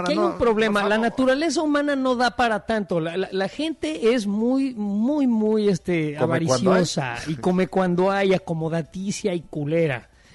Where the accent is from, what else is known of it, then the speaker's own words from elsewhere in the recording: Mexico; hablo como mexicanos